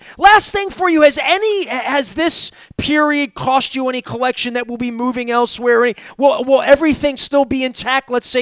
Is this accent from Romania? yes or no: no; Maryland, United States; we're from Maryland. We have turtles.